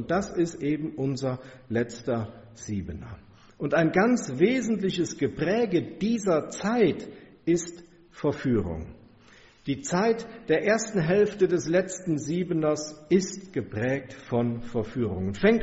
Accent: Siegen, North Rhine-Westphalia, Germany; Siegen, das ist die Stadt, wo ich geboren bin, wo meine Heimat ist

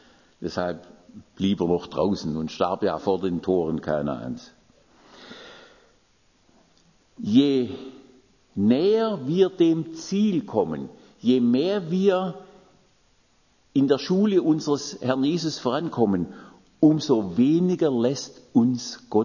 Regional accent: Baden-Württemberg, Germany; das Remstal, das war von meiner Heimat eigentlich nur durch einen Höhenzug getrennt. Also wir sind im Buchenbachtal, dann kommt der Höhenzug, Bucher Höhe heißt es, und dann kommt das Remstal.

